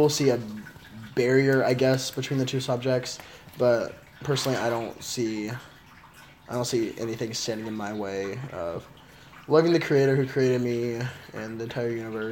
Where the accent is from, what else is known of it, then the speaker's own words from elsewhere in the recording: Puerto Rico; Coming from a Spanish, or Latino, household, being gay and being Latino weren't too common growing up in Puerto Rico.